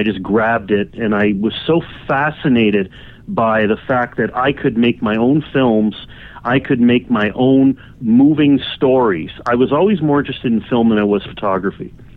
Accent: Toronto, Ontario, Canada; born there; Well, I was born in Toronto, Canada

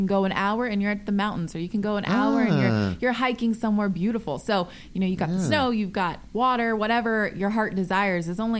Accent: Portland, Oregon, United States; I grew up in Portland, so I've had my fair share of rain. Rained out at this point. I've lived places where there's snow.

